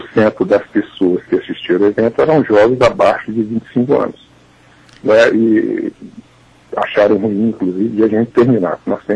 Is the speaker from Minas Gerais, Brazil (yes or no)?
yes; Minas Gerais, Brazil; Nós começamos em Diamantina, também como mineiros